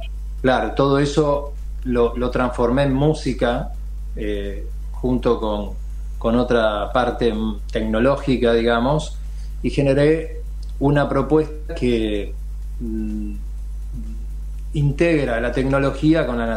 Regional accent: Uruguay; moved away; el Uruguay, ¿no? Mi país de origen, en el que tengo tantas referencias que formaron parte de mi vida

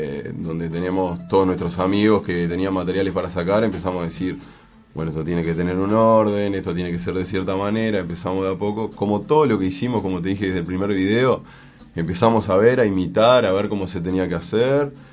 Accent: Canelones, Uruguay; Como canarios que somos, le empezábamos a dar hasta entenderlo.

